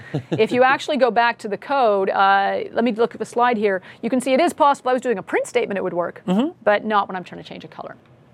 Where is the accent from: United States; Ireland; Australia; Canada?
Canada; But I'm a Canadian, so I'm spelling it with a U.